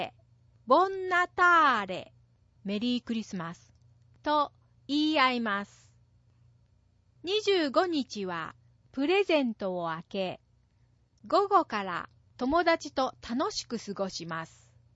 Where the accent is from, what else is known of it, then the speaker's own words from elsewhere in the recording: Apulia, Italy; Japanese is a second language; 私の地元プーリア州では、ひまわりの種を砕いて生地に練り込んだ丸いパン、タラッロを買いに行きます。